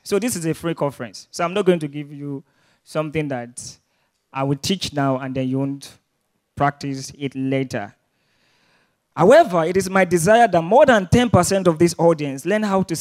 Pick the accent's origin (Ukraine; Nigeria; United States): Nigeria; As a Nigerian, and more importantly, a Nigerian student, what does this mean to you